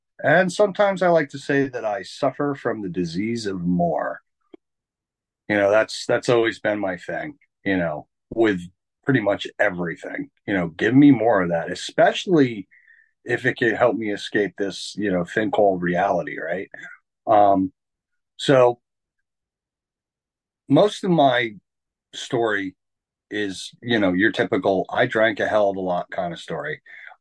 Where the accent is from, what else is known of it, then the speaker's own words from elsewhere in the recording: Easton, Pennsylvania, United States; I am from Easton, Pennsylvania, in the United States.